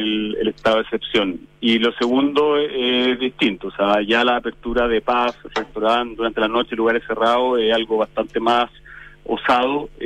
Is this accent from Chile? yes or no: yes; Chile; yo creo que es porque somos tímidos los chilenos en general